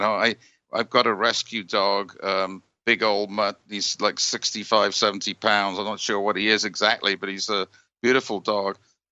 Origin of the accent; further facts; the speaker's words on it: Wales, United Kingdom; There's one from where I grew up in Wales where the dog was guarding the baby while the king was out.